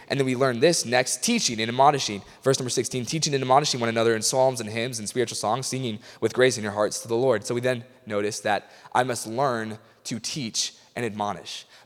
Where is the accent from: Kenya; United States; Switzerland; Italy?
United States; Illinois; accent: Northern; I'm from Illinois, so I've got this weird Northern accent.